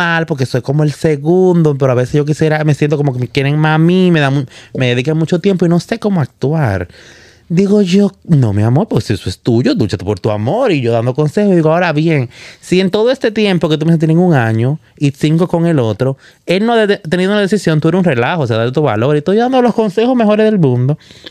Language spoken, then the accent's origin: Spanish; Dominican Republic; no le gusta que hablemos como lo que somos dominicanos